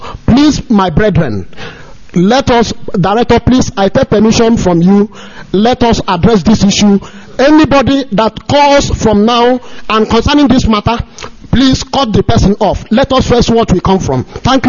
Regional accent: Imo, Nigeria; now in Naples, Italy; I come from Abuja in Wangele, local government area of Imo State in Biafra land.

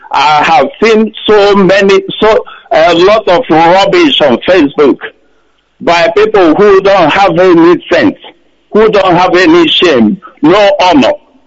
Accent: Okigwe, Imo, Nigeria; I come from Okigwe, in the Biafra land.

